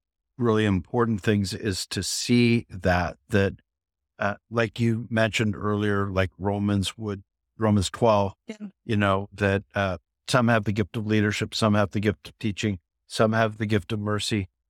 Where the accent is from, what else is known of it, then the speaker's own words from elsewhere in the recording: Canada; now in United States; I grew up in Canada, but I live in the South now.